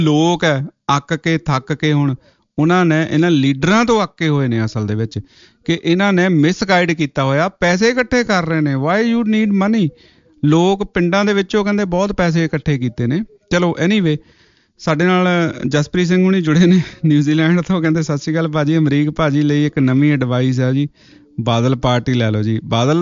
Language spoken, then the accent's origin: Punjabi; Punjab, India; ਰੱਬ ਦਾ ਕੋਟ ਕੋਟ ਧੰਨਵਾਦ ਕਰਦਾ ਹਾਂ ਕਿ ਸਾਡਾ ਜੰਮਪਲ ਪੰਜਾਬ ਦਾ ਹੈ ਅਤੇ ਪੰਜਾਬ ਦੀ ਧਰਤੀ ਵਿੱਚ ਹੀ ਇਹ ਗੁਣ ਹੈ